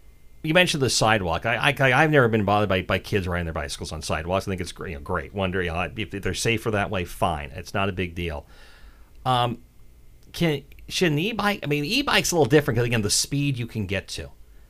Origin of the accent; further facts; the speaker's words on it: Eugene, Oregon, United States; I grew up in Eugene, which, I mean, this is late 70s, early 80s. We had bike lanes there already. I mean, Eugene was way ahead of the game on that.